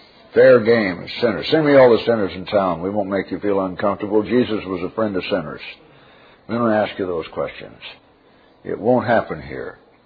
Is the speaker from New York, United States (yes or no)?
no; Oroville, California, United States; After 30 years here, I'm still, almost 30 years here, I'm still oriented to my hometown up in Oroville, California, in the San Francisco area.